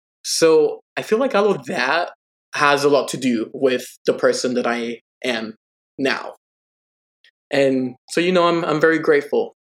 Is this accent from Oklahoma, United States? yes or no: no; Denver, Colorado, United States; now in New York, United States; because I grew up in Colorado. I grew up in Denver. That's where my mom and my brothers are.